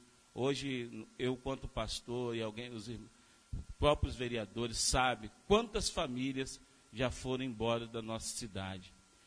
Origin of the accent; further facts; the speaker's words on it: Conceição da Barra, Espírito Santo, Brazil; eu sou de Braço do Rio, eu sou de Conceição da Barra.